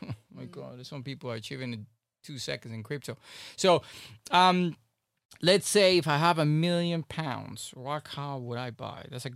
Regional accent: Miami, Florida, United States; In fact, I grew up in Miami, which is the sun is the harshest sun you're going to encounter.

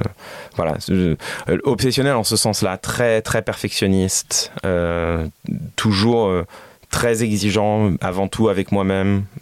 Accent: Paris, Île-de-France, France; Oh, moi, je suis né presque à Paris. Je suis né en banlieue parisienne, mais j'ai vécu toute ma vie à Paris. Je suis un vrai, honnête, franc parisien de naissance. Donc, je suis très heureux à Paris. Mais c'est vrai que l'âge aidant, la quarantaine approchant malgré tout

